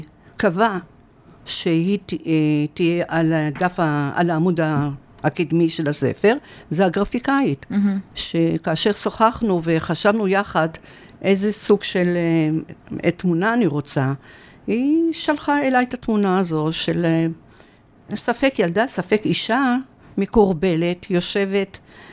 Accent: Jerusalem, Jerusalem District, Israel; also born or lived in Morocco; שכונת מוסררה, שאני עדיין גרה בה. עדיין מתגוררת באותה בית שבו הגעתי מארץ מולדתי, הולדתי בעצם, לא מולדתי, הולדתי, כי יצא אחרי 3 חודשים עלינו ארצה.

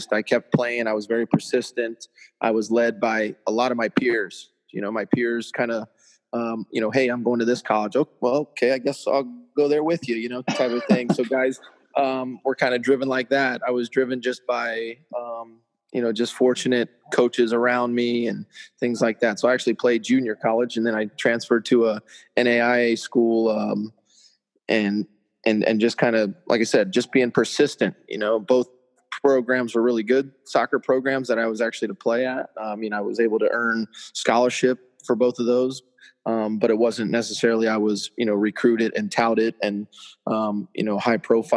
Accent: Cincinnati, Ohio, United States; now in Arizona, United States; So I'm currently in Arizona. I grew up in Cincinnati, Ohio.

